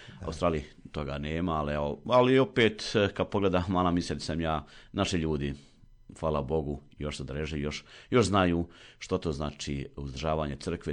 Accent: Rama, Federation of Bosnia and Herzegovina, Bosnia & Herzegovina; porijeklom sam, rodom sam iz u Bosni i Hercegovini, u mjesto Rama.

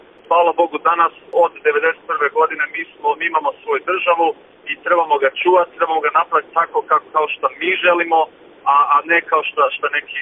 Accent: Croatia; Ja sam ponosan, Hrvat, ja se tako osjećam

